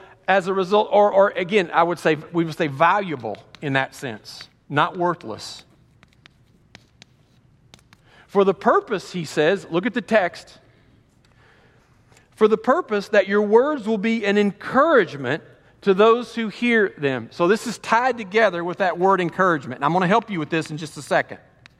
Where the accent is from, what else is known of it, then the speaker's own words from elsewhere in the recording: Kentucky, United States; I'm from Kentucky, okay?